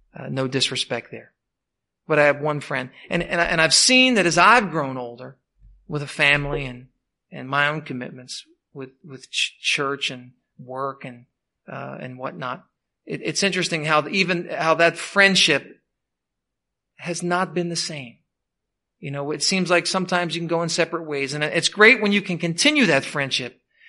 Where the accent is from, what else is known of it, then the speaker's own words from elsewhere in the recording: Philadelphia, Pennsylvania, United States; I had a close friend growing up in Southwest Philadelphia.